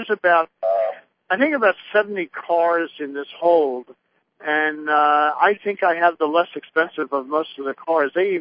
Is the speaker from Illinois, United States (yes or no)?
no; Philadelphia, Pennsylvania, United States; I remember, because I was raised in Philadelphia, kids had their 409s and the 62 vets